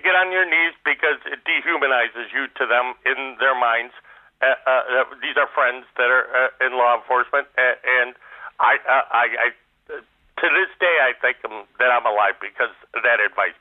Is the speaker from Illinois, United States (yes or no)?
yes; Illinois, United States; I'm 60, but I remember, you know, where I grew up right outside of Chicago was still the end of what they call Tornado Alley.